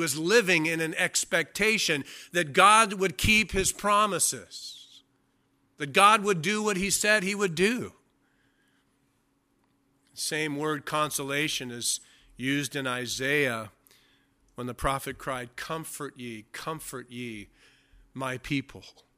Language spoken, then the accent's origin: English; San Bernardino, California, United States; And they go, where are you from? And I go, San Bernardino.